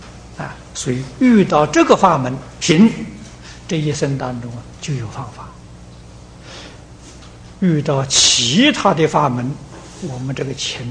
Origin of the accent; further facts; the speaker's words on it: China; 就是我们中国人俗话讲成佛